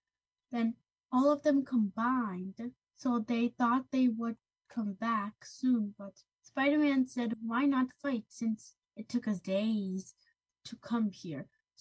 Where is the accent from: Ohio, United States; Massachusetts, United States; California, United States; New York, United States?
New York, United States; Hudson; I'm 9 years old, and I'm also from Hudson.